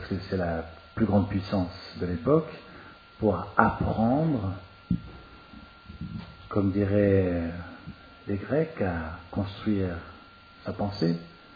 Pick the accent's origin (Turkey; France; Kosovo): France; Strasbourg, Grand Est; quand je suis à Strasbourg, ma ville natale, je me promène dans les villages alsaciens autour.